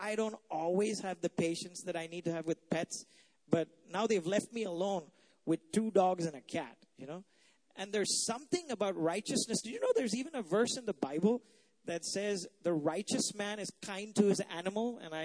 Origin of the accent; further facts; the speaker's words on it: India; that I'm from India, where we're hospitable.